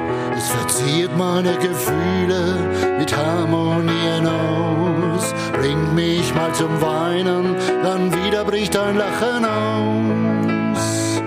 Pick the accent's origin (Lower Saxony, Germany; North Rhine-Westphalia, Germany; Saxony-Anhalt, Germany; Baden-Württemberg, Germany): Baden-Württemberg, Germany; Freiburg; Ja, ich bin 1951 in Freiburg geboren, wohne jetzt allerdings ein bisschen außerhalb von Freiburg, ein kleines bisschen in die nördliche Richtung, bin aber noch Freiburger und mein hauptsächliches Leben spielt auch in Freiburg.